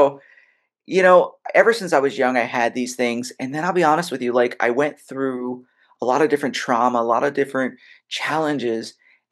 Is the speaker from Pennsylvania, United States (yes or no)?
yes; Philadelphia, Pennsylvania, United States; Now, I'm from Philadelphia. And so my first business is we went down to the pretzel factory.